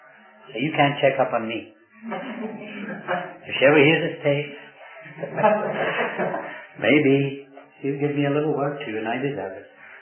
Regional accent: Scotland, United Kingdom; because I'm a Scotsman, as you know. And I have difficulty getting my rolling tongue around those two words together.

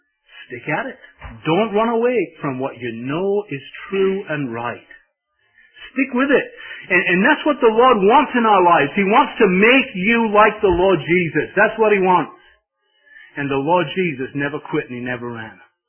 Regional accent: England, United Kingdom; being an Englishman

